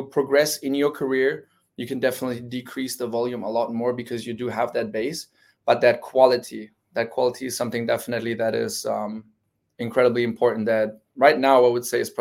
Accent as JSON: {"language": "English", "country": "Germany", "tie": "born or raised there", "said": "I grew up in Germany. I swam in Germany for a while, made my first junior European team there. So I got my base in Germany"}